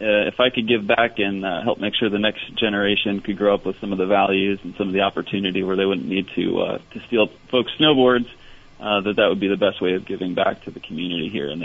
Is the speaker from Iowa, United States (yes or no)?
no; Rhode Island, United States; So I grew up in Rhode Island and had a great time visiting friends and coming up to Vermont over the years.